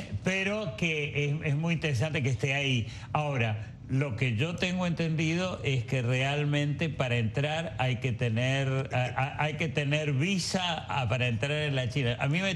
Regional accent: Argentina; los argentinos también, hablo como argentino

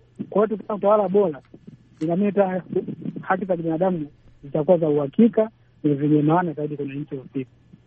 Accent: Lindi, Tanzania; natoka hapa mkoani Lindi, Tanzania.

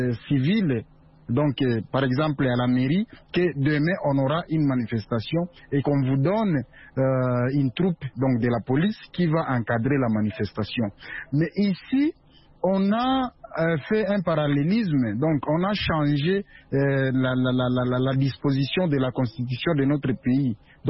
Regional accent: DR Congo; ici chez nous en République démocratique du Congo

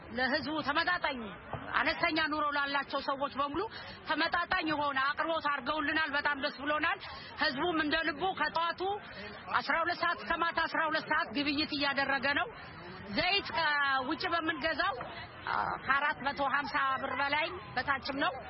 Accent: Dire Dawa, Ethiopia; የድሬዳዋ ተወላጅ ነኝ። እዚህ ተወልጄ ነው ያደኩት።

